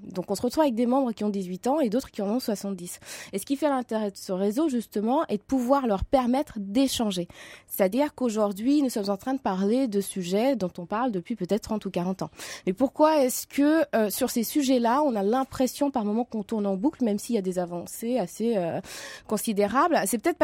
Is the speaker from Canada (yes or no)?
no; Senegal; now in France; moi, je suis née au Sénégal, où j'ai grandi avant de venir en France.